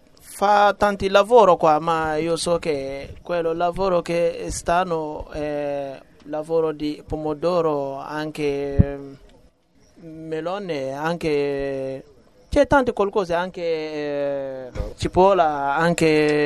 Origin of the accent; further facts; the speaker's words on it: Mali; Italian is a second language; now in Italy; Vengo da Mali, sono maliano.